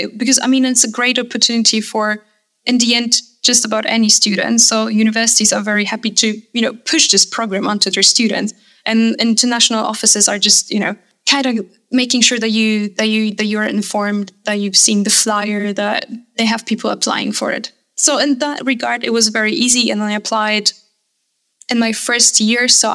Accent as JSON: {"language": "English", "town": "Wrocław", "region": "Lower Silesian Voivodeship", "country": "Poland", "said": "I come from Poland, from Wrocław to be precise. Wrocław is a beautiful city, roughly 150 kilometers from the German border, so it's not that far."}